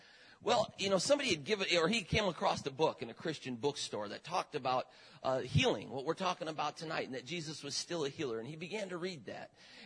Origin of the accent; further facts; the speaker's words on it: Parma, Ohio, United States; also born or lived in Cleveland; Now, I grew up in Cleveland, or Parma, right outside of Cleveland, Ohio.